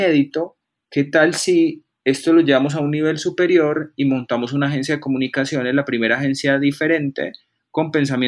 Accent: Colombia; yo vengo desde Colombia, quiero hacer esto, pero no me abren las puertas

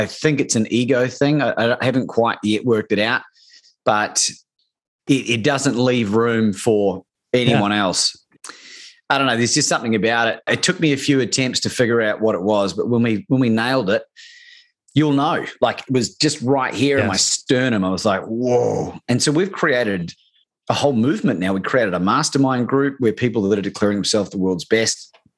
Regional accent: New Zealand; also born or lived in Australia; And growing up in New Zealand and Australia

